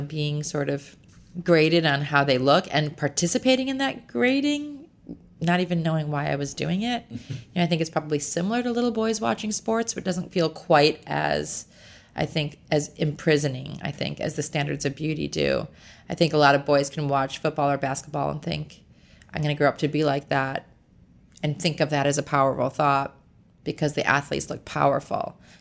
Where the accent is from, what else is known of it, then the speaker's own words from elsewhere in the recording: Chicago, Illinois, United States; I was born and raised in Chicago, and my mother is a PR person.